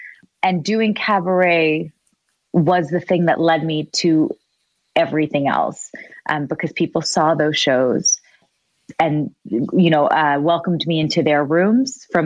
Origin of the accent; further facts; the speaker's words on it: Richmond Hill, Ontario, Canada; I'm from Richmond Hill, a safe little bubble. It's never been popped, you know.